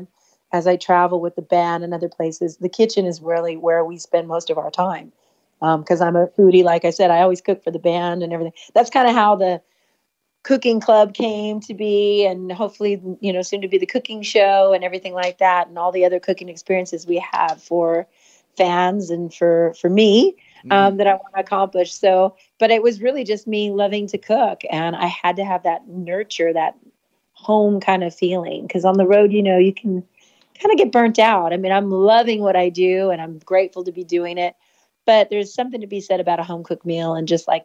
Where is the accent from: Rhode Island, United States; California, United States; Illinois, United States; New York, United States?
California, United States; Los Angeles; Well, I fumble through Spanish. No, I speak good. I mean, I understand more than I can speak.